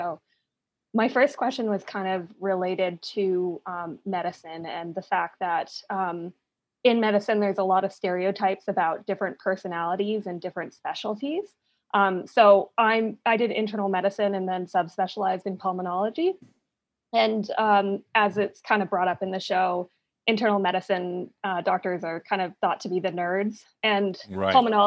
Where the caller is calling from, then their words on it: Pittsburgh, Pennsylvania, United States; So I'm in Pittsburgh right now